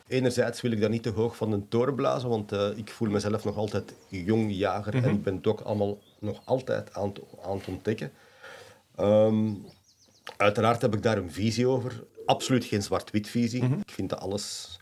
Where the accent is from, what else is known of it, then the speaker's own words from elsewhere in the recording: Belgium; wij als Belgen beseffen dat niet